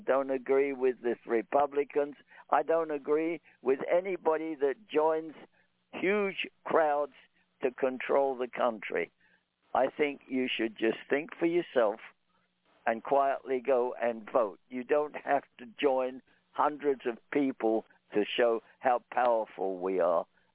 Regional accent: England, United Kingdom; now in United States; came to America in 1953. And I've never regretted leaving England, although I love England and I love being an Englishman.

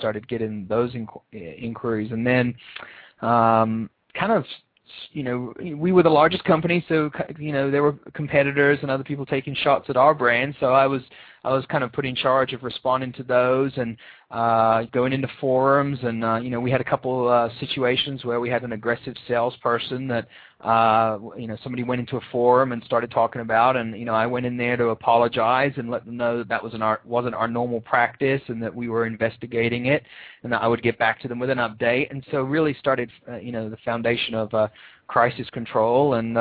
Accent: Brighton, South East England, United Kingdom; now in Raleigh, United States; It actually comes all the way from southern England, because I'm originally from Brighton in England.

